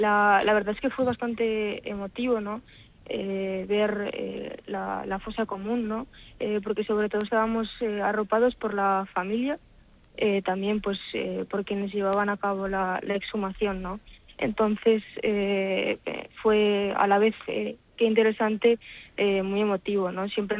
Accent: Hormilla, La Rioja, Spain; en Hormilla, en un pueblo de La Rioja, de donde yo soy.

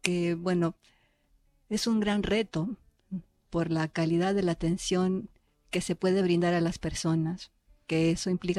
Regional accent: Peru; now in Japan; soy peruana. Y mi abuelo fue japonés.

